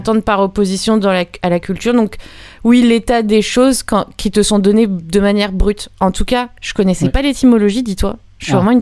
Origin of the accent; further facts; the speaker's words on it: Villeurbanne, Auvergne-Rhône-Alpes, France; Mais c'est parce que je viens de plus loin, je viens de Villeurbanne.